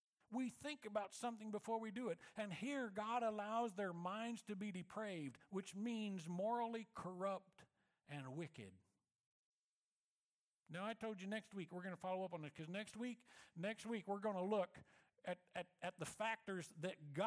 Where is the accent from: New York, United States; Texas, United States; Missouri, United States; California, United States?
Missouri, United States; I'm a redneck from Missouri, so that could be that I'm a little slow.